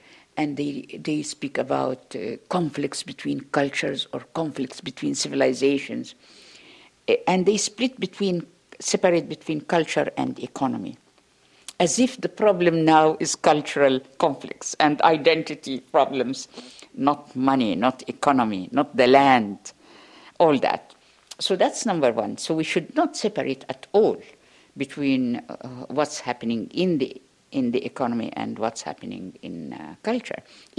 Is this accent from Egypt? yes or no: yes; Egypt; Number two, I am from Egypt.